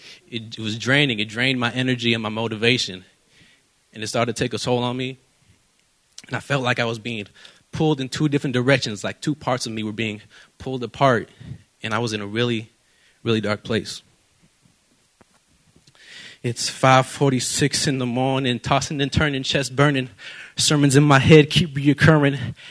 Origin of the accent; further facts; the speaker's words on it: United States; born there; I was born and raised in the Salvation Army, but I'm actually the first one in my family tree to be born in the U.S. My parents are immigrants from Panama.